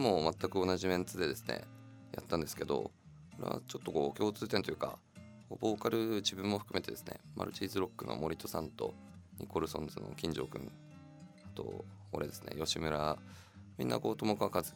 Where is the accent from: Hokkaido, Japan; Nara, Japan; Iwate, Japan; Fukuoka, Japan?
Iwate, Japan; 私はたまたま岩手出身なので、ちょっと言葉としては違うは違いますけど、ちょっと聞き慣れたような感じがありまして